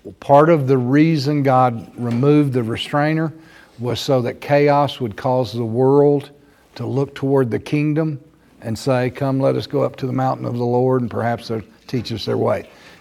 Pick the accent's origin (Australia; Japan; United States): United States; Texas; One of our traps for us as Americans, and one of our traps for us as Texan Americans, is our pride in our independence